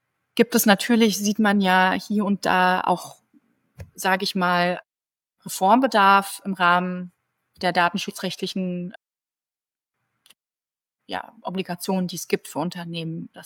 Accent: Germany; ich bin halt in Deutschland geboren, das ist ja schon ein Privileg.

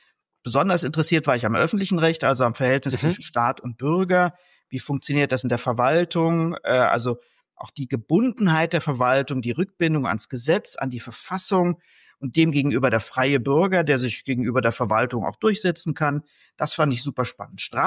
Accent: Kaiserslautern, Rhineland-Palatinate, Germany; born there; auch eine tolle Referendarzeit danach in Kaiserslautern, meiner Geburtsstadt, abgelegt.

